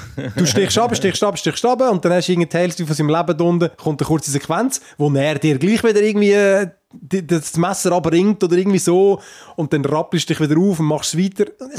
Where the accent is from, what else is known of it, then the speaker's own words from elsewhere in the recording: Switzerland; bei uns in der Schweiz